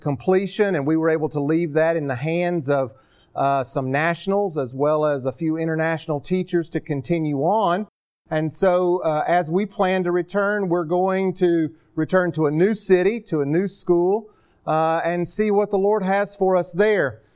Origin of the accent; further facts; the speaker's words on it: North Carolina, United States; I don't know if I'm a redneck, but I'm a hillbilly from North Carolina. And I had never been west of the Mississippi till I got on an airplane to fly to China.